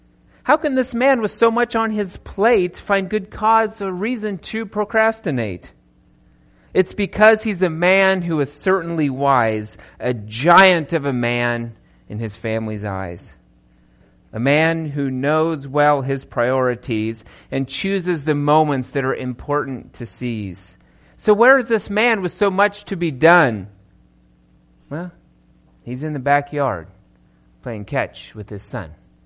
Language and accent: English; Aurora, Nebraska, United States; I grew up in Aurora. So most of you are familiar where that is, obviously. And both of my brothers are still in Nebraska.